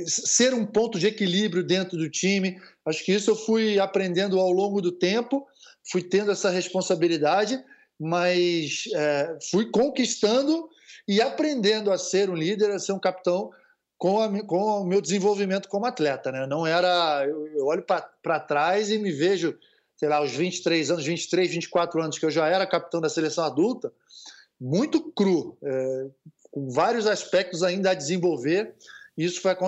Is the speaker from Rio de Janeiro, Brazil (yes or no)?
yes; Rio de Janeiro, Brazil; Então, eu sou de Copacabana, né? Rio de Janeiro, sou ali do posto 4, Constante Ramos